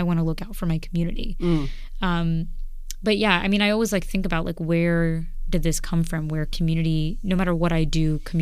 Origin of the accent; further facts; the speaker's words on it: Queens, New York, United States; So I grew up in Queens, and the middle school I went to had a program where community service was a part of our curriculum.